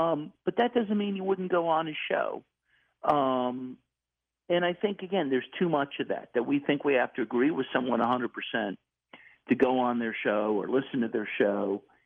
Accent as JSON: {"language": "English", "town": "Louisville", "region": "Kentucky", "country": "United States", "tie": "born there", "said": "By the way, I'm a Kentucky boy myself. I was born in Louisville, Kentucky."}